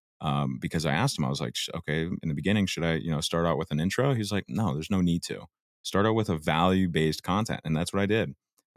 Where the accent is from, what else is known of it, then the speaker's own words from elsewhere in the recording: Scottsdale, Arizona, United States; Yeah, I grew up in Scottsdale. Playing hockey most of my life